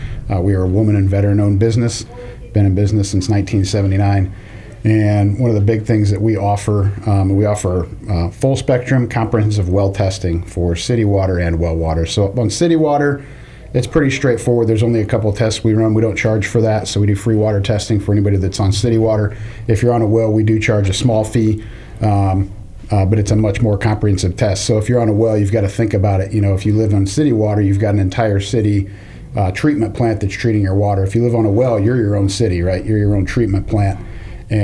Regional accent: St. Louis, Missouri, United States; I'm originally from St. Louis, Missouri.

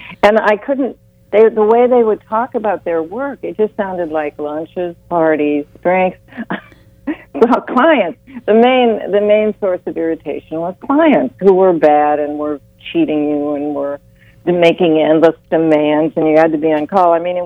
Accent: Ohio, United States; I mean, I'm from Ohio.

